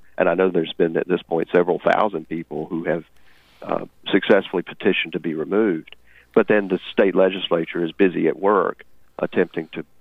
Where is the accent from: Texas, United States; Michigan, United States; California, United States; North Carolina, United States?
North Carolina, United States; That actually originated here in my home state. I'm in North Carolina.